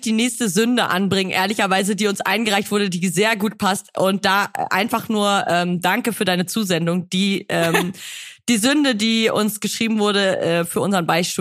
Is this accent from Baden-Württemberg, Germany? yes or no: no; North Rhine-Westphalia, Germany; Wir kommen aus NRW.